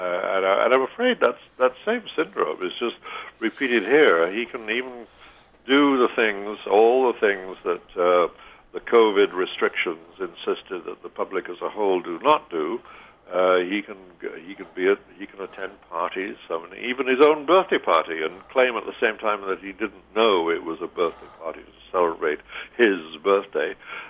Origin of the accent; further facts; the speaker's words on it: United Kingdom; now in United States; strain in the British character, I'm afraid, that I'm not proud of as a formerly a British citizen. I'm still a British citizen, but I'm now a much more of an American citizen. I don't know where the balance is, but of course I have my roots there